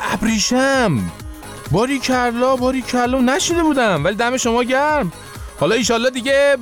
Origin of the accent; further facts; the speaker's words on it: Iran; ما چون ایرانی هستیم